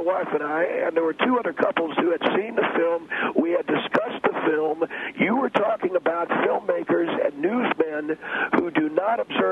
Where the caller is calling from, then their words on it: San Antonio, Texas, United States; I'm in San Antonio.